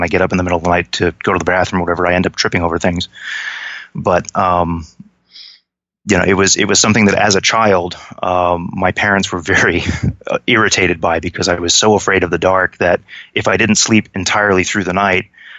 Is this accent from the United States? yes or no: yes; New York, United States; I grew up in New York. I grew up in the Hudson Valley, specifically Rockland County, in the late 70s and 80s, around the time of all of the big UFO flaps in that area